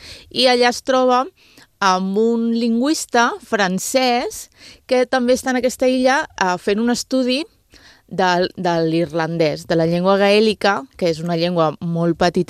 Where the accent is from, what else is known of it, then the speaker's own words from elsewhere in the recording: Ibiza, Balearic Islands, Spain; em sent molt identificada com a persona eivissenca.